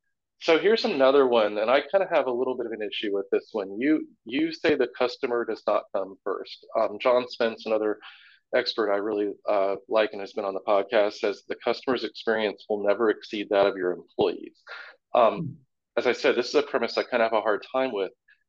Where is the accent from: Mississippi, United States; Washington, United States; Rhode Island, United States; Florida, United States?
Florida, United States; Yeah, my only real issue with that was I grew up in South Florida.